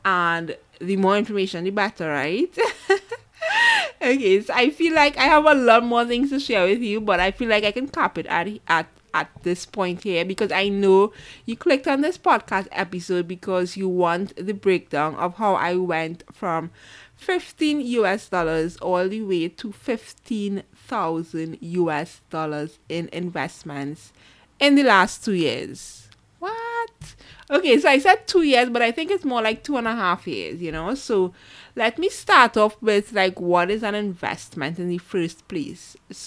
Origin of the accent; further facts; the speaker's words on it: Trinidad & Tobago; born there; I was born in the Caribbean, Trinidad and Tobago, and I've never been anywhere beyond the Caribbean.